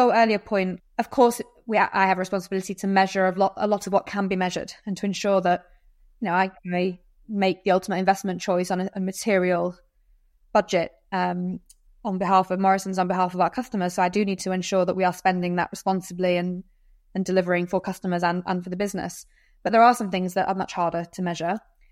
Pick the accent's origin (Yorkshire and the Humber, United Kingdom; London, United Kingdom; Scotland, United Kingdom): Yorkshire and the Humber, United Kingdom; I mean, I'm a Yorkshire girl, right?